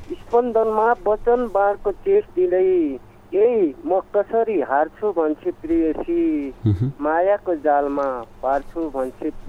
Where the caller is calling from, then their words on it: Bajhang, Sudurpashchim Province, Nepal; हजुर म बझाङदेखि सर।